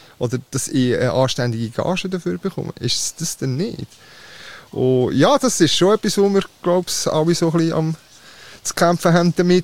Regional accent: Switzerland; Ich komme aus der Schweiz, Mann.

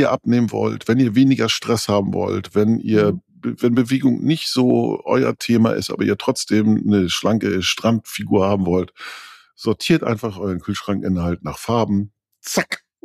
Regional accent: Germany; da sind wir Deutsche, wir sind ja da so ein bisschen weiter hinten.

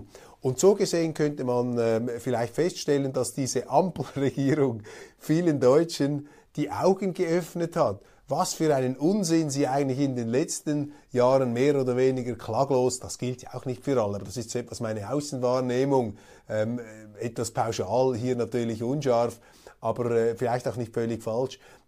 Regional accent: Switzerland; das sage ich als Schweizer

